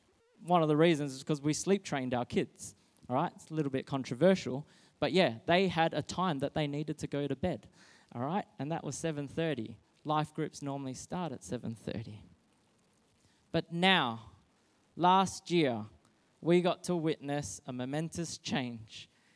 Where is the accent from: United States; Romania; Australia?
Australia; Perth, Western Australia; I was born here and I was growing up in Perth, or raised in Perth, and I'm so used to being the minority in a community.